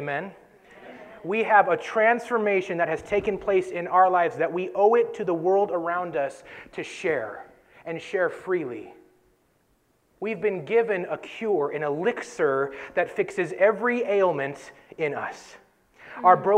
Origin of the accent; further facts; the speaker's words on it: Sacramento, California, United States; There was 87 people lost in the fires in Paradise in California, and we're from Sacramento, and so it kind of hit home for us.